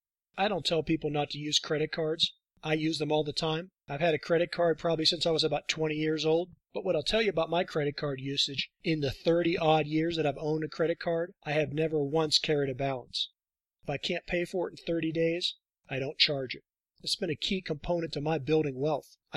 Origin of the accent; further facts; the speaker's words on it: Utah, United States; I'm back in my home state of Utah.